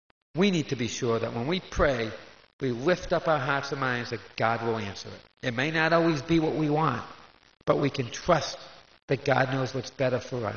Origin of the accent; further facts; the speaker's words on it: Boston, Massachusetts, United States; now in New York City, United States; And being a Bostonian, the last place I wanted to be was in New York City.